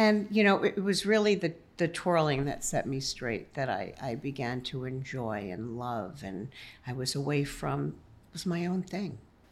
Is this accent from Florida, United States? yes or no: no; Woodbridge, New Jersey, United States; So I grew up in Central Jersey, in Woodbridge, New Jersey.